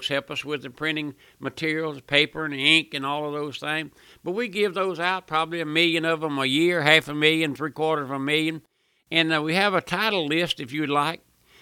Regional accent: Walker, Louisiana, United States; also born or lived in New Orleans; And I was born and raised here in Walker, but we moved to New Orleans there, stayed there 15 years before Katrina came. And then we moved back.

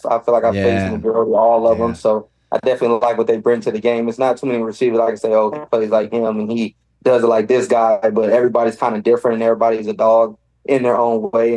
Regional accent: Fresno, California, United States; I didn't grow up in a big city. I grew up in Fresno, California. People call it the armpit of California and things like that.

